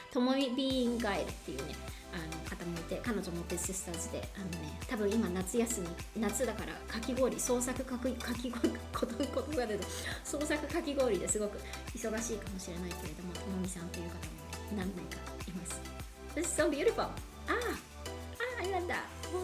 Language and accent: Japanese; Yokohama, Kanagawa, Japan; now in Texas, United States; 私は今、アメリカのテキサスなんですけれども、出身は横浜です。浜子です。